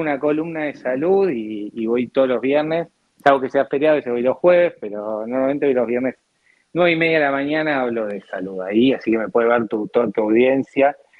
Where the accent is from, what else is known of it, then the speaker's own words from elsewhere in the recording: Buenos Aires, Argentina; acá soy de Villa Crespo